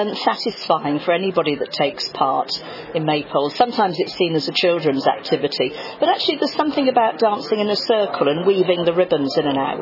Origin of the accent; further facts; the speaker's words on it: North West England, United Kingdom; Well, I'm from, Merseyside originally